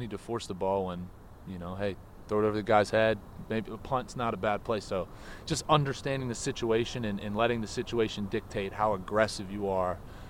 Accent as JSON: {"language": "English", "region": "Pennsylvania", "country": "United States", "tie": "born or raised there", "said": "So, no, the cold weather doesn't scare me. Growing up in Pennsylvania"}